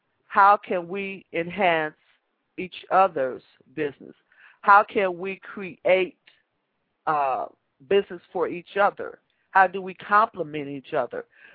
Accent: Chicago, Illinois, United States; born or raised there

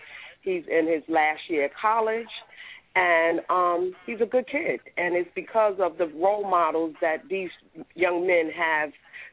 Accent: Harlem, New York, United States; I'm from Harlem.

